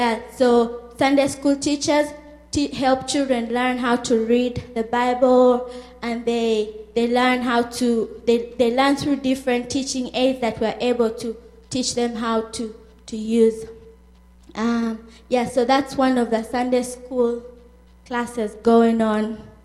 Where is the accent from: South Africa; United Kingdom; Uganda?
Uganda; English is a second language; now in United States; I'm from Uganda, and I've been living in the U.S. for 10 months now.